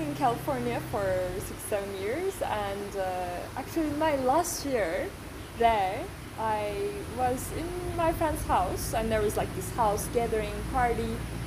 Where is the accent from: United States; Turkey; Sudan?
Turkey; and I'm from Turkey.